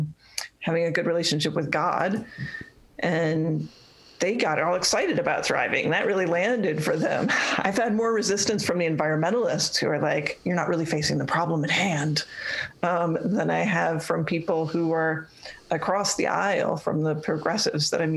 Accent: Midwest, United States; I think part for me of why I was interested in thrivability comes from being a Midwesterner.

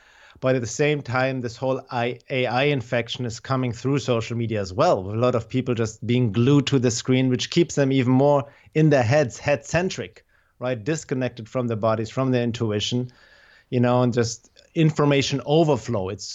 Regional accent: Germany; English is a second language; now in United States; I came from Germany to the US in 94 to study drums and percussion

